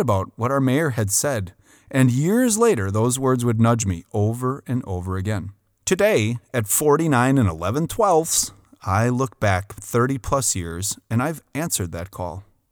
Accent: Port Washington, United States; I was elected mayor of my hometown of Port Washington.

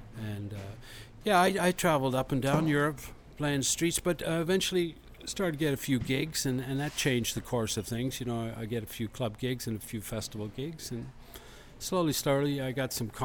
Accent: England, United Kingdom; it's a real asset being an Englishman singing English songs.

